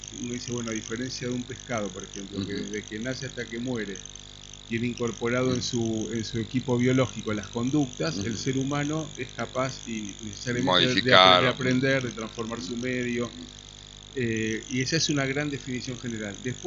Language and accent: Spanish; Buenos Aires, Argentina; vengo de la ciudad de Buenos Aires, ¿no?